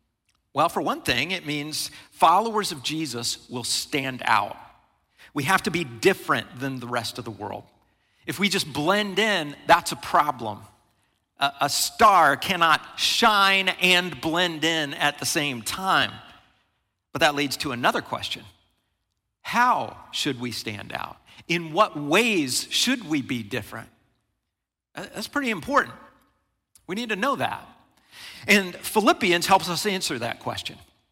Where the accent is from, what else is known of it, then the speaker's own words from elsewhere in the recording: United States; I'm a citizen of God's kingdom, and that is far more important than my status as an American citizen.